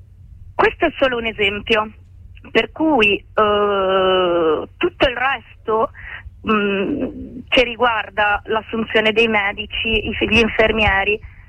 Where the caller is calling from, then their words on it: Carrara, Tuscany, Italy; Siamo da Carrara